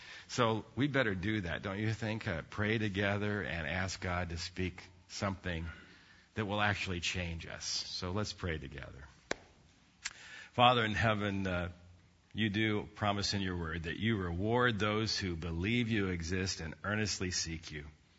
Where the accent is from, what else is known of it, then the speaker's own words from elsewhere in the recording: Washington, District of Columbia, United States; and when I told them I was from Washington, D.C., you know, they looked a little disappointed, you know.